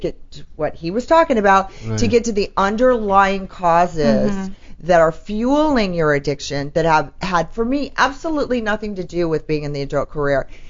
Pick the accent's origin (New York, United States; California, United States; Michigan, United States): California, United States; Orange; I'm a California girl. I grew up in the OC. I was right from, you know, Orange.